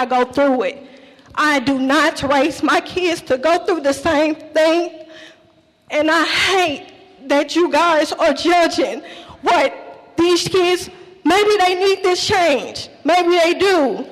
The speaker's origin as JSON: {"language": "English", "region": "Missouri", "country": "United States", "said": "Yes, I am from North County. My children do go to Normandy Middle."}